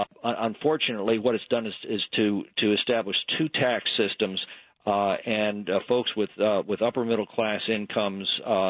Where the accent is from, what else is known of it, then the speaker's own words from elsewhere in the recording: California, United States; I mean, obviously, I'm a Californian. I pay California taxes and California prices.